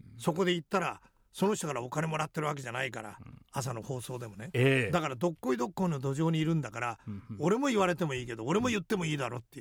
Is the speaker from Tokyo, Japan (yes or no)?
yes; Tokyo, Japan; 江戸っ子の、下町の龍泉寺というところに住んだ、